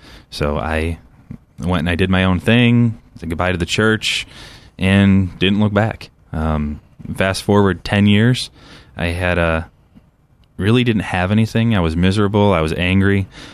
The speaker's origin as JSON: {"language": "English", "town": "Lockport", "country": "United States", "tie": "born or raised there", "said": "I grew up in Lockport, born and raised in a Christian family, a very loving home."}